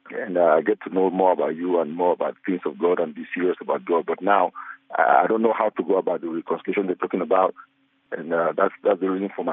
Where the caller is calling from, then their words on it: Nigeria; Yeah, I live in Nigeria. I also studied at state in South Africa.